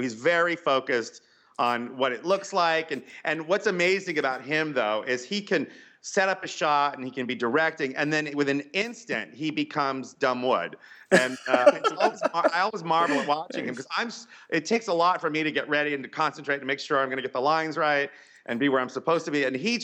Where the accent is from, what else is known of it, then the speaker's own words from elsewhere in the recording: Bar Harbor, Maine, United States; I grew up in Bar Harbor, which It was about an hour and a half from Augusta.